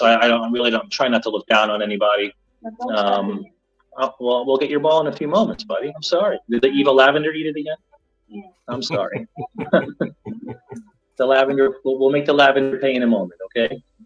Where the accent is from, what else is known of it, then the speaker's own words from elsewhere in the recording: New York, United States; I mean, obviously, I do a lot of camping up in the Catskills and the Adirondacks, just being a New Yorker.